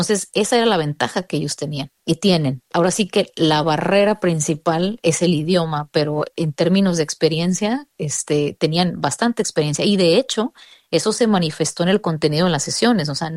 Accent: Mexico; Por ejemplo, yo soy mexicana, ¿no?

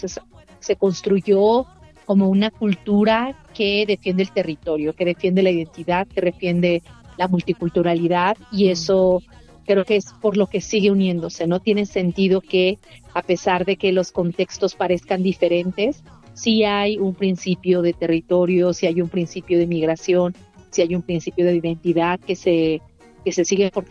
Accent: Oaxaca, Mexico; una mujer zapoteca, creciendo en la ciudad, creciendo en la periferia de Oaxaca

